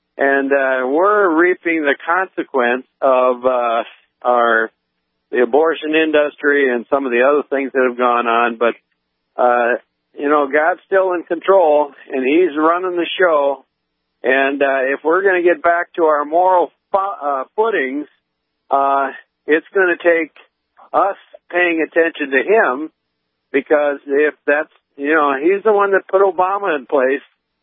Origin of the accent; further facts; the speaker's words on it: Ashby, United States; I'm a Ashby, I grew up in Ashby. I'm a Vietnam vet